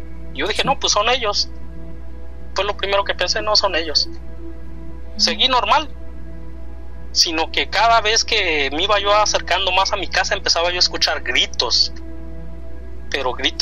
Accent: Huajuapan de León, Oaxaca, Mexico; Yo soy de una ranchería de Huajuapan de León.

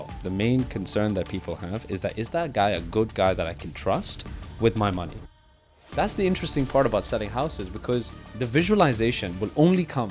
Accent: Dubai, United Arab Emirates; also born or lived in London; I am from Dubai. I was born and raised there. I lived in London for a couple of years, had a good time here for university before COVID happened. And going back into Dubai life was a bit hard

